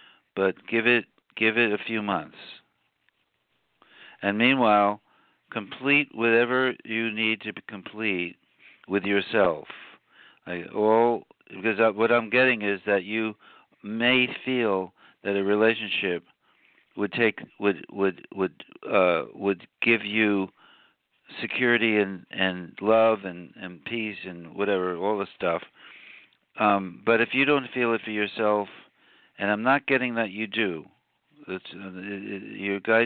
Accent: Queens, New York, United States; also born or lived in Manhattan; well, I was born in Queens County, but I lived in Manhattan.

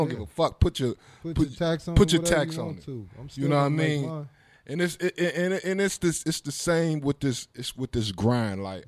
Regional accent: Columbia, Missouri, United States; when they ask where are you from, and I tell them, you know, Missouri, the first thing any out of towner is gonna be like St. Louis. You know what I'm saying? And I'll say Columbia.

